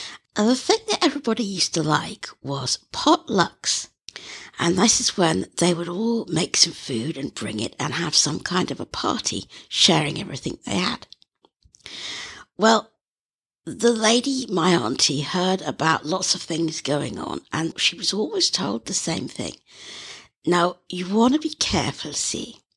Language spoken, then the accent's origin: English; Wales, United Kingdom; born there; This story takes place in Wales, and so you'll have to put up with my Welsh accent, which, although I was born here and live here, as you can hear at the moment, I have not got.